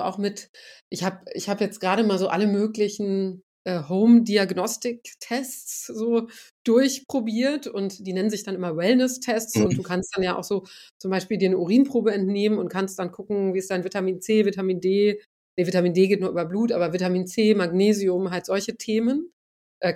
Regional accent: Göttingen, Lower Saxony, Germany; also ich komme aus Göttingen, ich komme aus einer kleinen Stadt und da gibt es eine total funktionierende Innenstadt

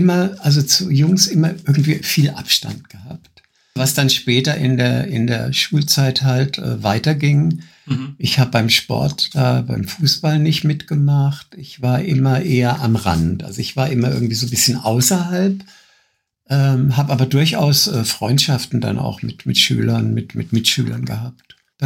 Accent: Freiburg, Baden-Württemberg, Germany; Ich bin in Freiburg aufgewachsen. Ich bin 1952 geboren. Und Freiburg war in 50er Jahren extrem konservativ, unterentwickelt, schwarzwälderisch.

